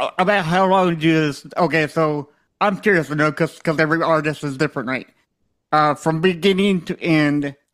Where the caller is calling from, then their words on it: Lexington, South Carolina, United States; I am in Lexington, South Carolina. Probably like 6-7 hours away from you because you're in Nashville right now, correct?